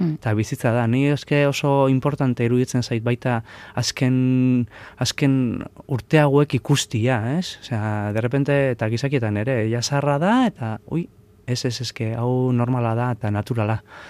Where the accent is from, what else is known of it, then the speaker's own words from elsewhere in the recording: Basque Country, Spain; Ni azkenian herri txiki batetik, bueno, ni hori jotarra naiz jaiotzez, baina bueno, beti bizi naiz Araban herri txikietan, eta gustatzen zaite herri txikik